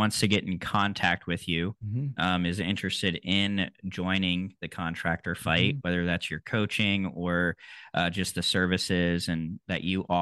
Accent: Emerald Isle, North Carolina, United States; I grew up in Emerald Isle, North Carolina, which is just north of Camp Lejeune.

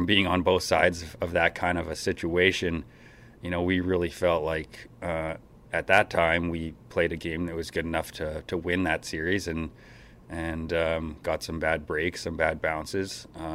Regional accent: Calgary, Alberta, Canada; I'm from Calgary

